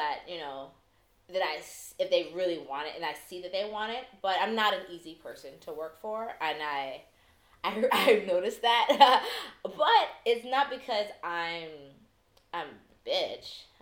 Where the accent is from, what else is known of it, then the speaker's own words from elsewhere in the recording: East Coast, United States; I'm like, I'm from the East Coast. What do you mean too direct?